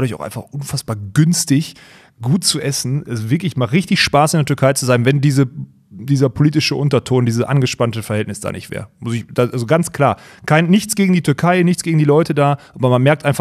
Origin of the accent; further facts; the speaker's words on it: North Rhine-Westphalia, Germany; ich bin ja im Ruhrgebiet groß geworden